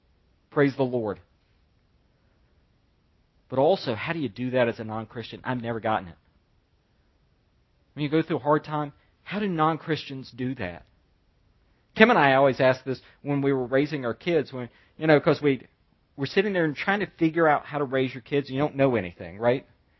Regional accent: the South, United States; I'm a Southerner. I use the word beat different than people in the North do.

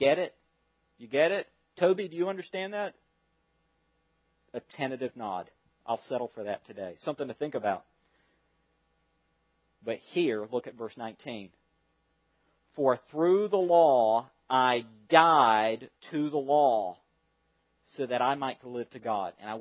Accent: the South, United States; I know. I grew up in the South.

